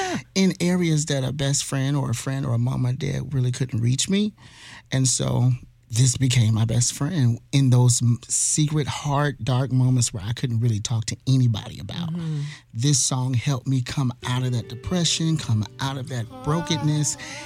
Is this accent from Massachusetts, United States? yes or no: no; Chicago, Illinois, United States; also born or lived in Virginia; I'm originally from Virginia, but I was raised in Chicago.